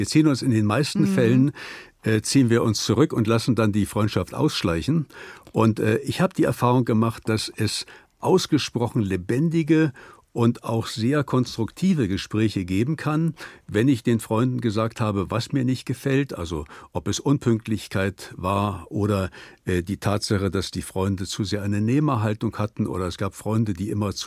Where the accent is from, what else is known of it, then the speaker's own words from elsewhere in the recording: Germany; Na, zunächst einmal sind wir als Deutsche wenig konfliktfähig.